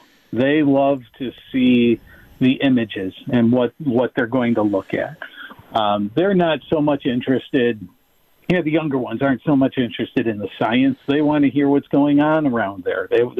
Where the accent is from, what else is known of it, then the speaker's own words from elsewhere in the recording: Tonawanda, New York, United States; I have just been doing this since my days growing up in Tonawanda, being the kid on the driveway with the telescope.